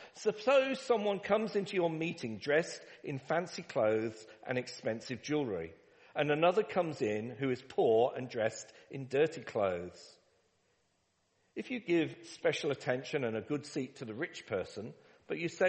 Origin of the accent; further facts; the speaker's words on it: Stratford-upon-Avon, West Midlands, United Kingdom; born there; I was born in Stratford-upon-Avon in England, right in the middle, home of Shakespeare.